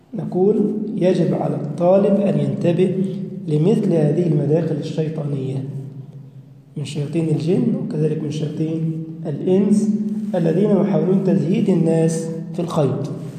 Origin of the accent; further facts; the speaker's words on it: Egypt; بل عندنا في مصر أتقن علماء الاعتقاد من الأزهر.